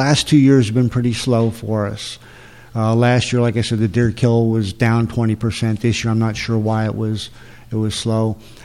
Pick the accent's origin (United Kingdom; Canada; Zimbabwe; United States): United States; Pennsylvania; I grew up in Pennsylvania. Everyone hunted. I grew up around hunting.